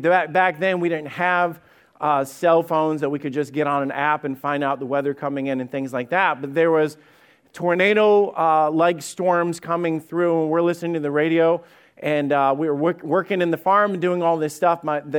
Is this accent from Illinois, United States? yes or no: no; Alabama, United States; And I didn't grow up in Ohio. Actually, I grew up in Alabama.